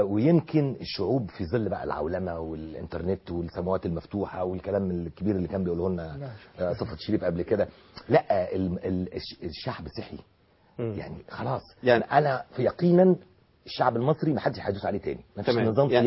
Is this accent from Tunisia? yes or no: no; Egypt; كمان لنا خصائص احنا كشعب مصري